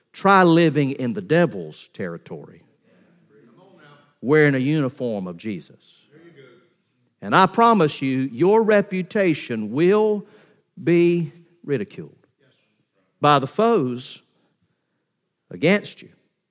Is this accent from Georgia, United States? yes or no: yes; Valdosta, Georgia, United States; I was raised in Valdosta, Georgia